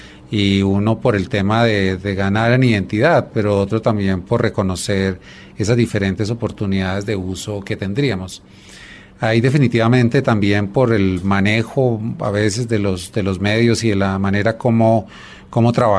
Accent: Colombia; que como colombianos debemos tener

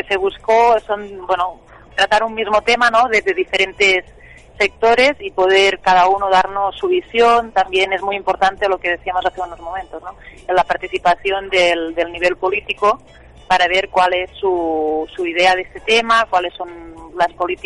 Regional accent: Catalonia, Spain; now in Chile; No, yo soy catalana. Llegué a Chile hace 4 años.

